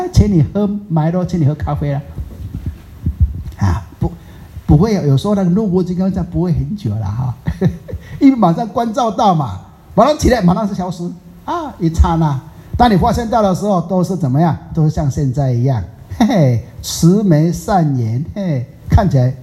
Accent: Taiwan; 在台湾我们福建人啊，闽南人讲一句话啊

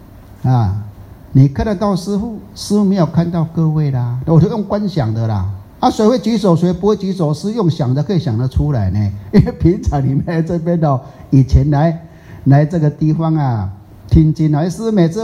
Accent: Taiwan; 一般我们台湾人大部分呐、啊、哦，大部分呐、啊，除了那个 baby 很小不算了、啊、哈、哦，一般来讲啊。都有吃过啊，大概都有吃过哈、哦。

